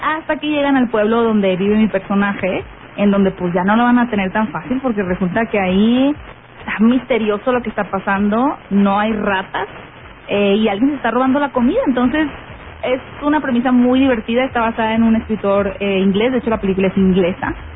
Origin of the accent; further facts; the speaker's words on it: Hermosillo, Sonora, Mexico; Fíjate que no hubo una cuestión de acento, a pesar de que pues yo soy norteña de Hermosillo